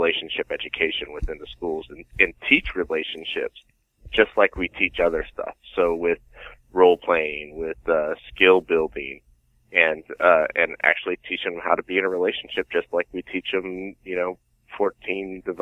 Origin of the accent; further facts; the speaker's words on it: Los Angeles, California, United States; I'm from Los Angeles.